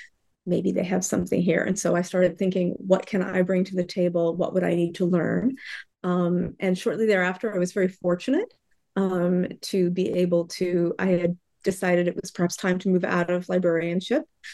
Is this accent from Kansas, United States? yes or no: no; Florida, United States; also born or lived in East Coast; I grew up mostly in Florida, in the US. I have lived widely, various places, mostly along the East Coast.